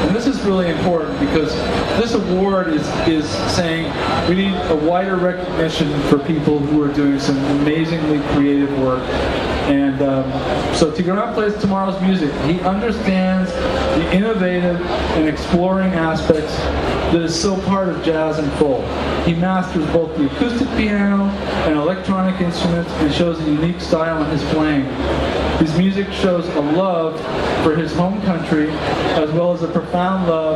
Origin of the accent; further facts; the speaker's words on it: New York City, New York, United States; I'm from New York.